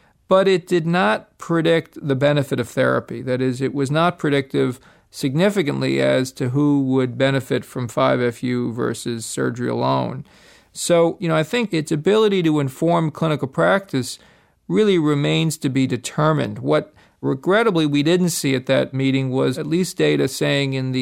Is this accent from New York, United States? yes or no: yes; New York, United States; Yeah, I'm from New York and I'm not from Missouri, but I guess my response would still be show me.